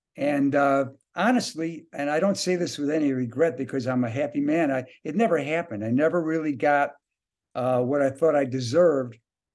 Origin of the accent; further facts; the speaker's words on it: Chicago, Illinois, United States; Chicago, Illinois.